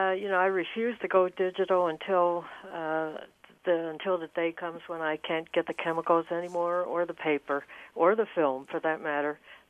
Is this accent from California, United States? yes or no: yes; California, United States; And I grew up in Chinatown. My father had an herbal shop there